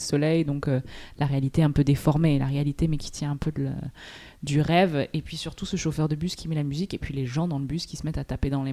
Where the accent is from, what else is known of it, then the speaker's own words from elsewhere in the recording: Briançon, Provence-Alpes-Côte d'Azur, France; moved away as an adult; now in Marseille, France; Donc j'ai grandi dans les Hautes-Alpes, et après une fois le bac en poche, comme beaucoup de jeunes aux Alpins, j'ai quitté le nid des montagnes pour aller étudier ailleurs